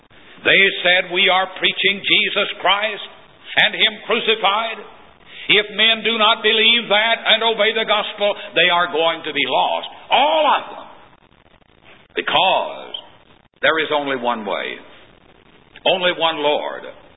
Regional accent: Tennessee, United States; I remember as a boy growing up in Middle Tennessee, our preachers of the gospel challenged denominational preachers to debate with them.

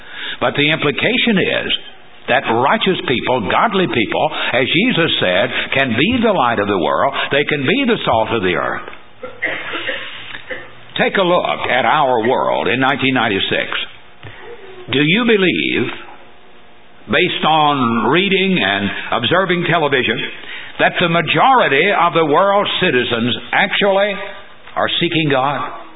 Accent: Portland, Tennessee, United States; When I was a child growing up in Sumner County, the little town of Portland

